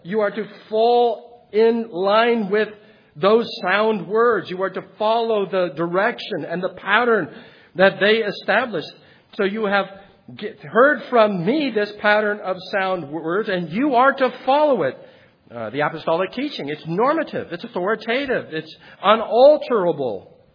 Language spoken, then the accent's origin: English; California, United States; And I'm a Californian. I can be objective about this.